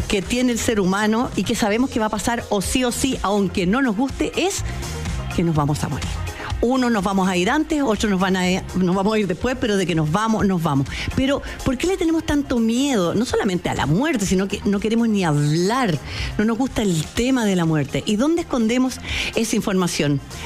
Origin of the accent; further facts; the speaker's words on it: Chile; ¿Somos felices los chilenos?